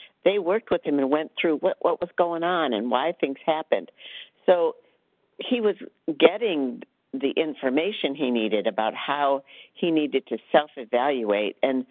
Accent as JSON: {"language": "English", "town": "Rochester", "region": "Michigan", "country": "United States", "said": "I'm from Michigan, Rochester, Michigan."}